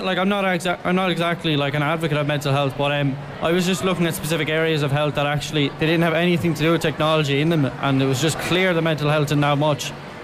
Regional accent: Waterford, Munster, Ireland; like especially I'm from Waterford, so it was quite a long travel up to be then first.

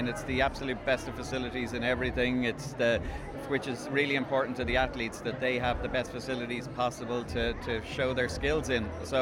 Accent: Dublin, Leinster, Ireland; from Dublin.

